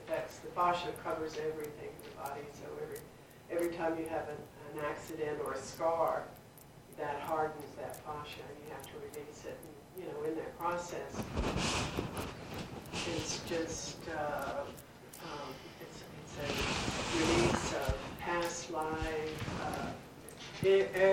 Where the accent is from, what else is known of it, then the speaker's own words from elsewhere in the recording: Oak Ridge, Tennessee, United States; born there; I was born in Oak Ridge, Tennessee, so I had all the heavy metals and chemicals.